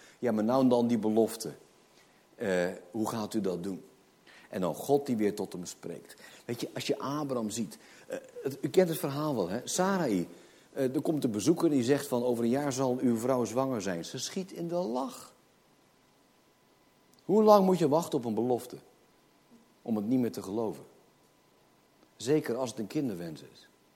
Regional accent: Netherlands; En dan denk ik als Hollander, nee hoor.

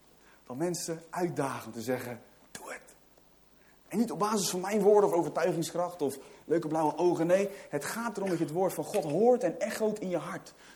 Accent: Netherlands; Maar ja, dacht ik bij mezelf, ik ben geen Griek, ik ben gewoon een Hollander.

